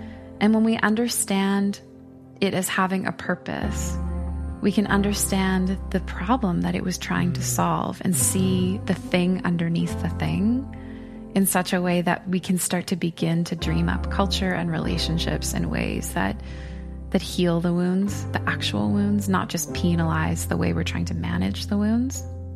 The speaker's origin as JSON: {"language": "English", "country": "Canada", "said": "I mean, as a Canadian, I don't have the death penalty in my country."}